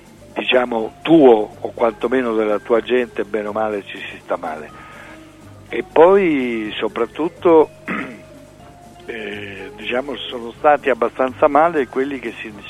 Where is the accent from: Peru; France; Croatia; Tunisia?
Croatia; Pula, Istria County; born there; moved away; gli antenati da parte di mio padre erano veramente ungheresi. Sono nati tutti a Pola, sia i genitori dei miei genitori sia i miei genitori, sia io e le mie sorelle.